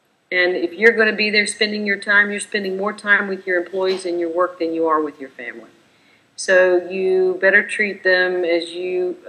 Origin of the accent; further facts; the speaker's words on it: the South, United States; guys, I'm from the South. Samsung's from the South. Us Southerners at some point in time can figure this out.